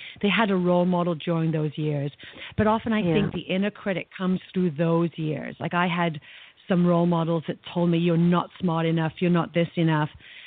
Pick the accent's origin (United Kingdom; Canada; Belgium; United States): United Kingdom; England; Like for me, I grew up in England where we had a very similar but different belief.